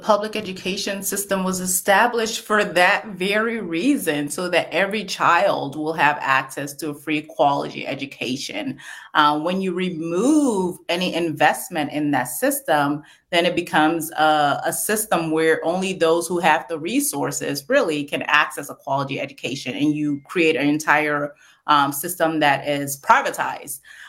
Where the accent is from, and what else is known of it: St. Paul, Minnesota, United States; born or raised there